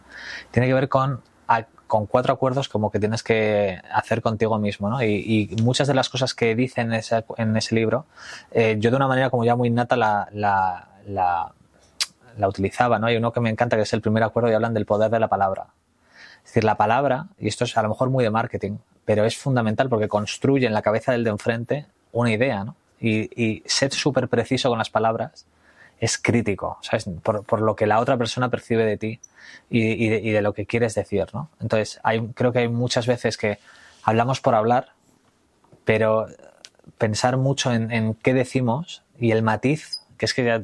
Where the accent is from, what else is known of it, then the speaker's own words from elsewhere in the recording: San Sebastián, Basque Country, Spain; Es que suena muy cursi, pero yo soy muy de … por ser de San Sebastián.